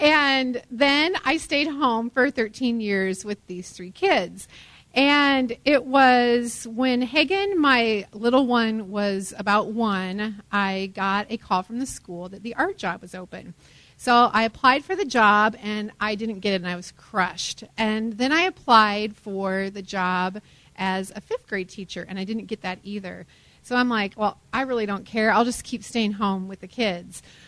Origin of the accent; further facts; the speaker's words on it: Shellsburg, Iowa, United States; I am from Iowa. I grew up in eastern Iowa in Shellsburg on a farm surrounded by cornfields.